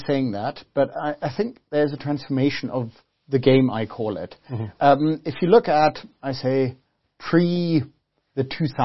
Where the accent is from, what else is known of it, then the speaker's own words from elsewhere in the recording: South Africa; I've been now back in South Africa for 1 year. I grew up in South Africa, but I've spent the last 20 years abroad.